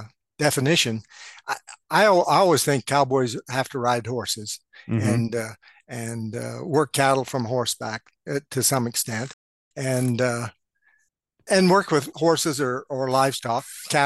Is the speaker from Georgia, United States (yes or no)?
no; Montana, United States; Well, I was raised over in the Madison Valley, over by Cameron and Ennis